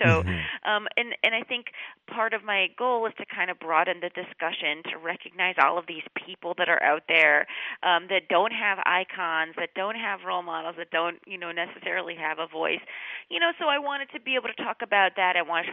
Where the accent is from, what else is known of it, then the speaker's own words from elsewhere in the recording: Palm Springs, California, United States; I agree, because Palm Springs, and I didn't know this until I graduated from high school, is a really weird place to grow up.